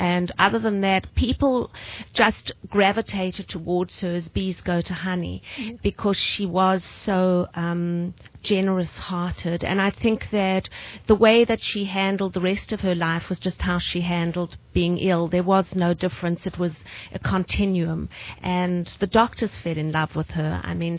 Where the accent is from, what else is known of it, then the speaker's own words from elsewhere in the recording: South Africa; And we grew up in South Africa.